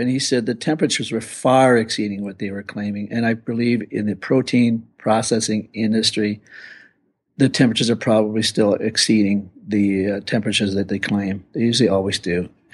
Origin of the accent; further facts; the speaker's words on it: Canada; even though I'm Canadian, I still grew up on Fahrenheit until we switched back in the late 70s, early 80s to metric.